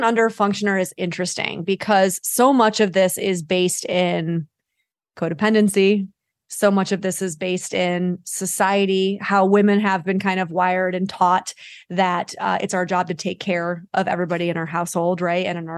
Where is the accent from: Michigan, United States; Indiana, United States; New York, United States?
New York, United States; I want to start by saying I'm a New Yorker. So I'm very blunt and direct.